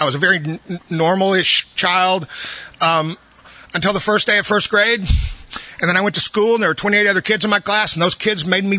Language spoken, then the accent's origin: English; Austin, Texas, United States; born there; I was born here in Austin. I think there's 9 of us that were born here.